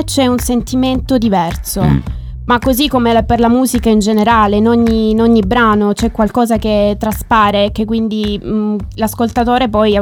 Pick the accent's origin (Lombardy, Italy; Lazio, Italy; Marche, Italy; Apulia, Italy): Apulia, Italy; Francavilla Fontana; Sì, sono di Francavilla Fontana, sì.